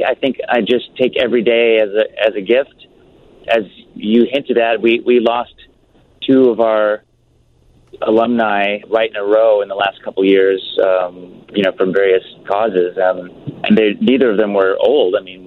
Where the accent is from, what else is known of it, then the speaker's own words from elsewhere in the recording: Glenview, Illinois, United States; also born or lived in Lake Forest; You know, I grew up in Glenview and Lake Forest for quite a bit of my childhood, and my dad lived in Chicago proper for quite a long time.